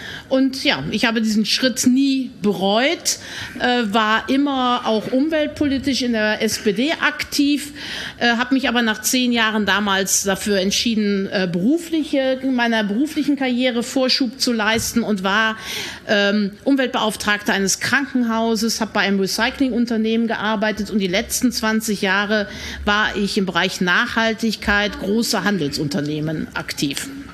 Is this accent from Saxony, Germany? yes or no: no; Cologne, North Rhine-Westphalia, Germany; Ich bin 53 Jahre alt. Ich bin ein Eschkölsch-Mädchen. Ich bin in Baiental geboren, wohne heute im schönen Nippes